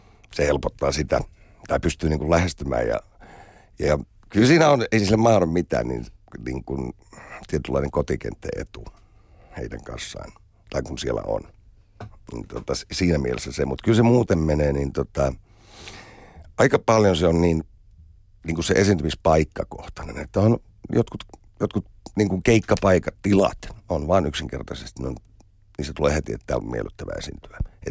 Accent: Kuopio, North Savo, Finland; koska mä olen Kuopiosta alun perin kotoisin, niin siihen on semmoinen, vaikka mä olenkin hyvin kauan asunut sieltä pois

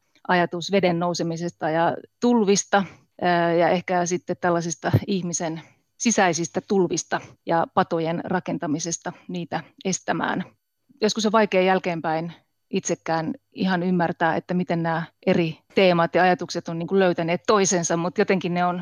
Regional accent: Kärsämäki, North Ostrobothnia, Finland; Mä löysin sen silloisen kotipaikkakuntani Kärsämäen kirjaston psykologiahyllystä

